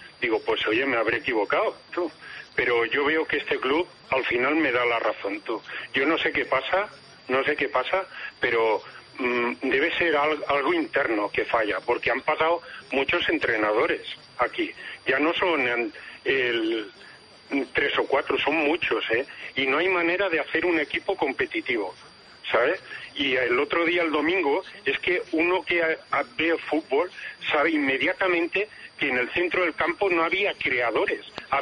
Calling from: Rubí, Catalonia, Spain; soy de Rubí.

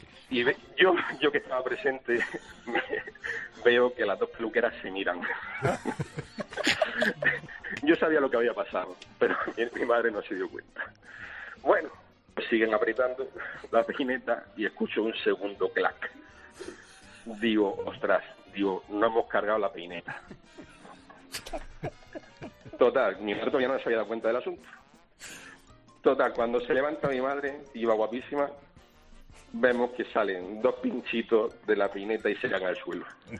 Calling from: Almería, Andalusia, Spain; Nosotros somos de Almería.

